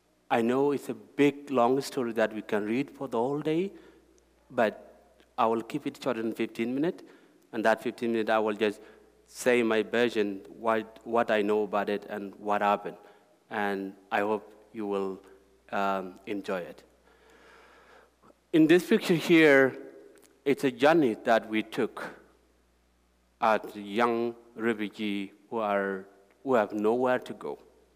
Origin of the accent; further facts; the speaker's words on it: South Sudan; I was born in South Sudan.